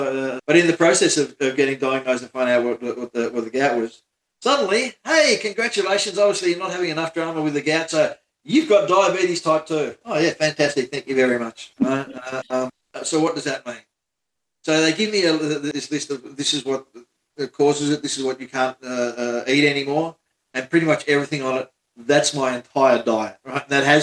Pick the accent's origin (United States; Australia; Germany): Australia; also born or lived in Melbourne, Australia; We are far too obsessed with sport and drinking, but that's one of the things about being Australian.